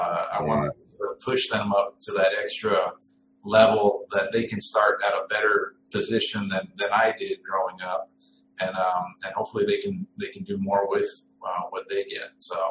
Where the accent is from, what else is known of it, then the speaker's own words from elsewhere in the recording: El Paso, Texas, United States; I grew up in El Paso, Texas, and I had hung around with the wrong crowd.